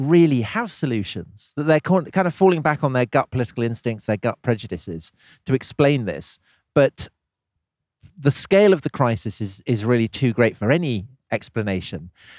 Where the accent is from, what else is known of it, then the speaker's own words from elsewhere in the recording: South West England, United Kingdom; I was growing up in Wiltshire, exactly.